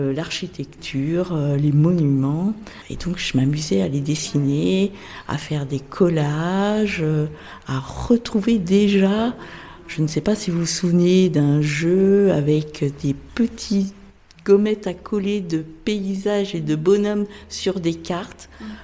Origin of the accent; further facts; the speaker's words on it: Chambéry, Auvergne-Rhône-Alpes, France; je suis de Chambéry, originaire. Puis j'habite Chambéry, j'ai voyagé entre-temps, mais voilà, je suis revenue à mes sources sur Chambéry.